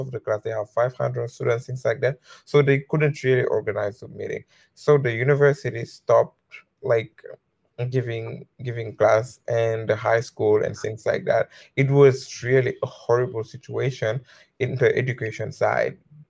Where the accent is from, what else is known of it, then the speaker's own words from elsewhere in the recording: Senegal; now in Oswego, United States; I am from Senegal. It is a country in West Africa. It is a very small country.